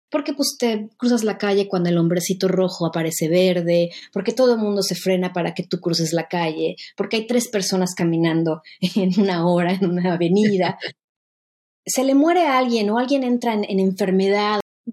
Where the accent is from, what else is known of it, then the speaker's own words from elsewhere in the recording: Mexico; now in New Zealand; yo vivo en Nueva Zelanda hace 22 años, yo soy mexicana.